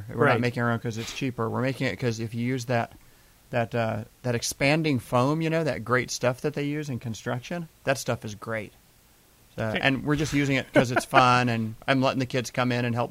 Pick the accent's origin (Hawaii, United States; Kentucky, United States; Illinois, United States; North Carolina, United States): Kentucky, United States; no, I'm from Kentucky, where when the TVs break, you buy a new TV and stack it on top.